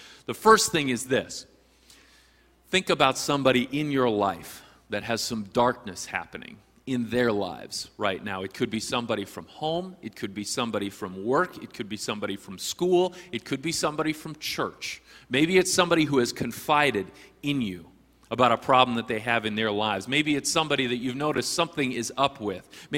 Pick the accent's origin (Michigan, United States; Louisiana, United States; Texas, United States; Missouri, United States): Missouri, United States; Kansas City; But I grew up in Kansas City, and so it was really exciting for me to watch the Chiefs win.